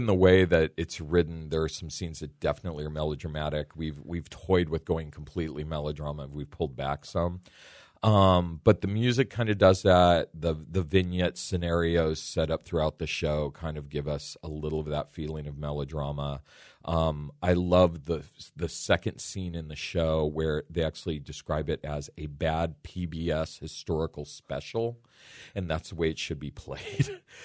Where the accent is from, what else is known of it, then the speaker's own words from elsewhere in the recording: West Coast, United States; also born or lived in Texas; Oh, I'm from the West Coast originally. So, and then I've lived half my life in Texas.